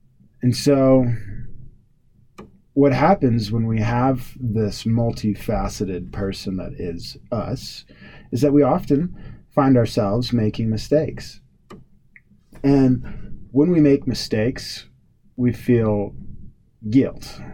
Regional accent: the South, United States; Like I grew up in the South, as I've told you all before.

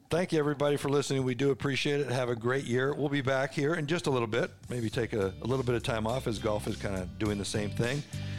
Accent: Midwest, United States; and maybe I grew up in the Midwest

